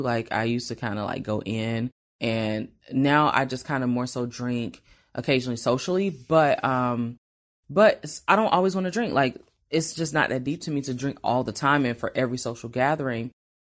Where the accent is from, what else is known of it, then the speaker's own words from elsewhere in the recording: the South, United States; Or we can just talk regular and be like, you know, if I'm from the South, so if I talk without doing all that, then this is how I sound.